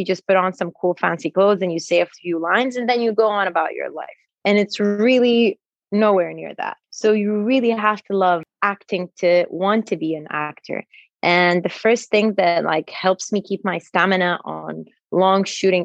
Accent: Egypt; I grew up in Egypt. My mom is from Montenegro and my dad is Egyptian. I was born here and I grew up here. I went to school here

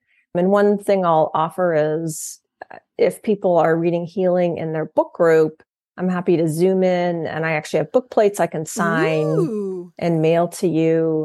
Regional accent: Missouri, United States; I had not because I was an heiress, but because I grew up in Southern Missouri and my parents got me this mean old Shetland pony that I loved.

